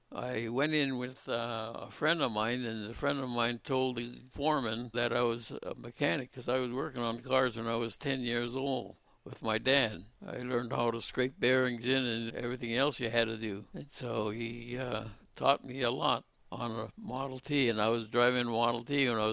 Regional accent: Michigan, United States; Well, I came from Northern Michigan, Upper Peninsula, Copper Country they called it. It's right close to Lake Superior.

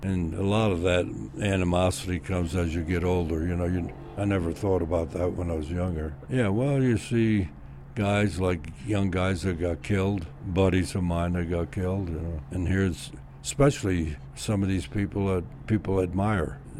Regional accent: New Jersey, United States; also born or lived in New York; He asked me, where are you from? I said, New Jersey, born in New York.

